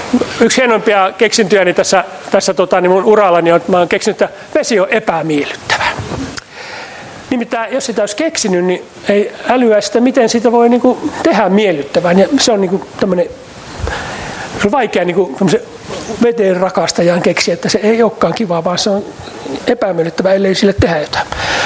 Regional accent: Central Finland, Finland; Olkoon vaikka Saarella, mistä mä kotoisin.

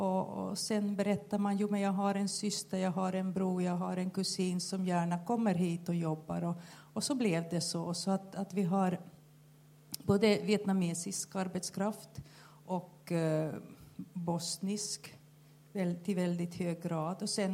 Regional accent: Närpes, Ostrobothnia, Finland; first language sv; also born or lived in Korsnäs; Så jag är född i Korsnäs som ända tills för något år sedan var världens mest svenskspråkiga kommun. Och sen flyttar vi med familjen till Närpes där jag då är uppvuxen. Ja, jag har levt helt på svenska och försökt lära mig finska.

